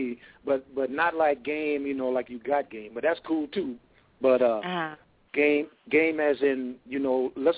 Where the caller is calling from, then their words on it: Albuquerque, New Mexico, United States; Albuquerque.